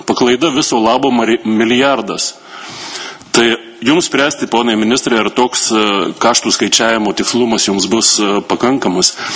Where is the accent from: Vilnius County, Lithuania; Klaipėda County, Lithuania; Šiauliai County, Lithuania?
Klaipėda County, Lithuania; Klaipėda; Ir pabaigai mes klaipėdiečiai tikrai nesame priešai savo uostui.